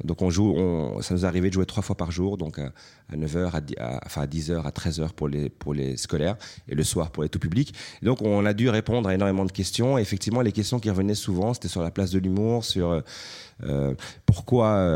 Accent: Brussels, Brussels-Capital Region, Belgium; moi je viens de Bruxelles, c'est juste à côté, je suis un voisin.

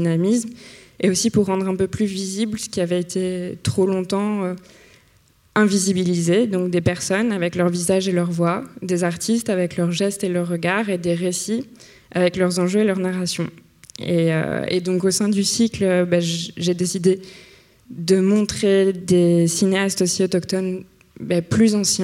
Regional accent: Quebec, Canada; Et moi, je suis québécoise et j'ai souvent entendu parler de survivance culturelle par rapport au Québec

